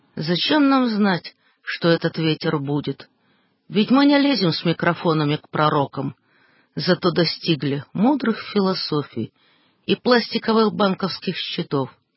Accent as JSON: {"language": "Russian", "town": "Odesa", "region": "Odesa Oblast", "country": "Ukraine", "said": "я хоть и одесситка, но с торговлей у нашего рода никогда как-то ничего не складывалось"}